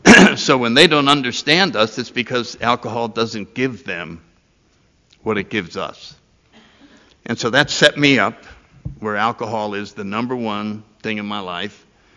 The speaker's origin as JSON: {"language": "English", "town": "New Haven", "region": "Connecticut", "country": "United States", "tie": "born or raised there", "said": "And I grew up in New Haven. I went to a little prep school outside, and it fed right into Yale University."}